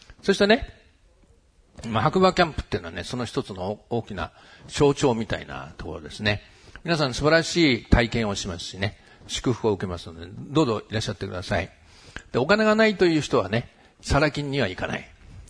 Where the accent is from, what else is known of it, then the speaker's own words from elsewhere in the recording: Gotanda, Tokyo, Japan; born there; 私、五反田ってとこで生まれたんです。ね、東京のね、五反田に来たんですね。で、多分ね、この辺に家があったと思いますね。